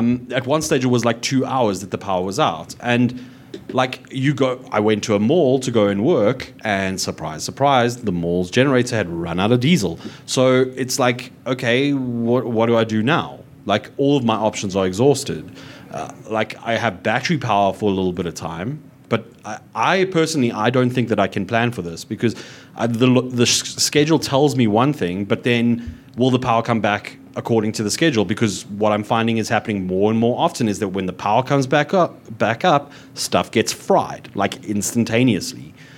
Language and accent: English; South Africa; like, what am I supposed to do as a South African?